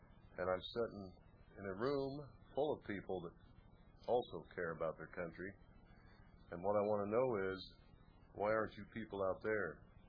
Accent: Indiana, United States; Oh, Indiana.

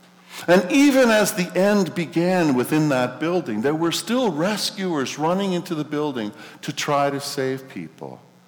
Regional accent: Canada; All of us, as Canadian patriots, we look to our country with trust that we have a safe, secure place to raise our children.

